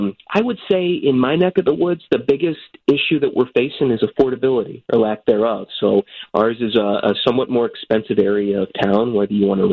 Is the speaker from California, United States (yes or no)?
no; Arizona, United States; now in Chicago, United States; I was born and raised in Arizona, came out to Northwestern to study jazz as well as political science, met my then girlfriend who's from the Chicago area, and she insisted that we stay, and I was happy to oblige.